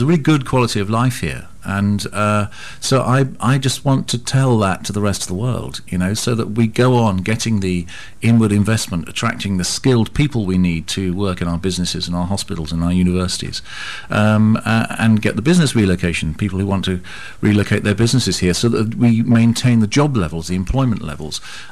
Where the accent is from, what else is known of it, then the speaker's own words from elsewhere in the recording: Norwich, East of England, United Kingdom; now in Bristol, United Kingdom; I was born in Norwich and educated there and went to the University of Sussex. Went back to Norwich for a bit to work in business, and then I came to Bristol to train at Bristol Ovic Theatre School.